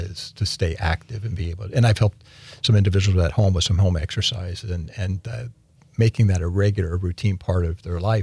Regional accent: Texas, United States; moved away; She lives in Texas. I'm from Texas originally.

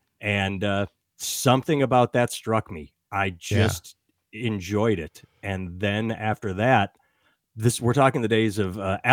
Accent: Madison, Wisconsin, United States; born there; now in Iowa City, United States; Because I was born in Madison. I now live in Iowa City. It's like a mini Madison, same sort of college vibe, but smaller.

